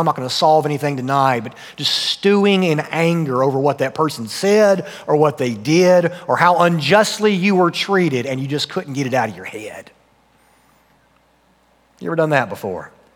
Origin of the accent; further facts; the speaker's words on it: Tennessee, United States; And when I was growing up in Tennessee, there was this grocery store that on the outside every spring, they would have this massive area of just multicolored tulips.